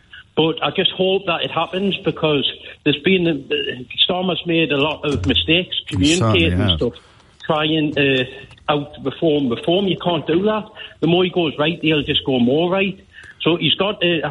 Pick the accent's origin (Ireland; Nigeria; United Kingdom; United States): United Kingdom; Newcastle, North East England; I'm from Newcastle and there's a lot of people that support them up here